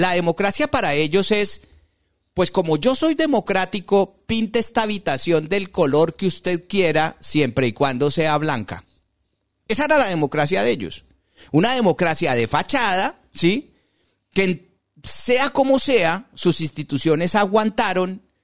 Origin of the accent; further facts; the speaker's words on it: Colombia; Yo no aspiro a más como colombiano.